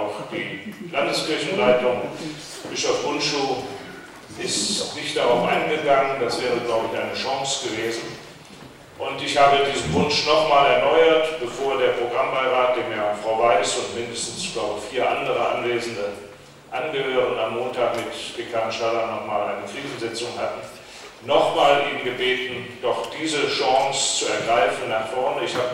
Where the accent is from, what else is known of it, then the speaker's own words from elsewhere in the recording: Cologne, North Rhine-Westphalia, Germany; bei uns in der Rheinischen, wo ich herkomme aus Köln